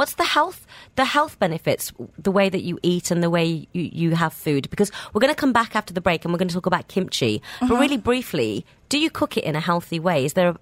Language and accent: English; England, United Kingdom; I grew up in England. I wasn't exposed to it.